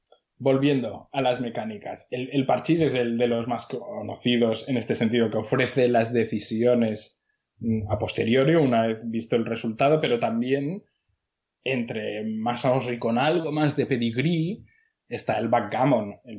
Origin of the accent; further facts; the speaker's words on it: England, United Kingdom; Spanish is a second language; Siendo inglés, no la había oído en mi vida.